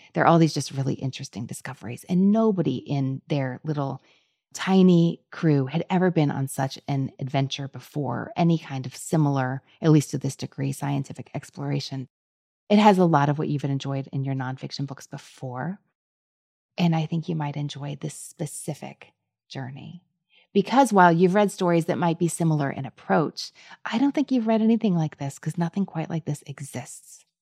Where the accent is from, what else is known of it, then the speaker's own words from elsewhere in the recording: Kentucky, United States; because I'm from Kentucky. But I live in Louisville.